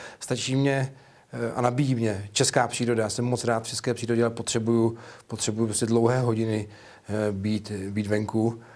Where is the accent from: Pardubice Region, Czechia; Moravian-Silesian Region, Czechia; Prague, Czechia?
Prague, Czechia; moved away as an adult; Úplně, já jsem původně Pražák. Jsem odešel z Prahy a odešel jsem žít na Hrad Točník.